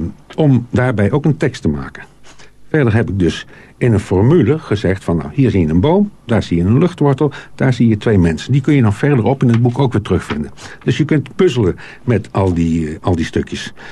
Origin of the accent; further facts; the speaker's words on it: Netherlands; We zijn echt Nederlanders natuurlijk.